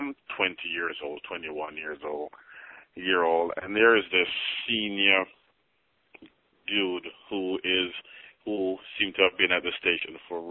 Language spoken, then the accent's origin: English; Kingston, Saint Andrew, Jamaica; moved away; I am actually from St. Andrew, Kingston 5, which is close to the National Stadium, close to Crossroad, New Kingston area. Born and raised, left back in 88. Most of my family are from the same area.